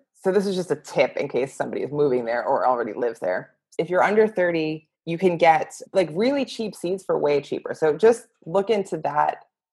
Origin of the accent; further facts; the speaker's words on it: New York, United States; But then I grew up in New York where like it would often snow several feet.